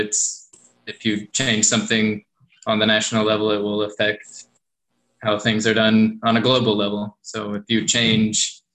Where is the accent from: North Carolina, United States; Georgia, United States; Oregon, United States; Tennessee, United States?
Tennessee, United States; Or we see it with private charities in my home state, Tennessee.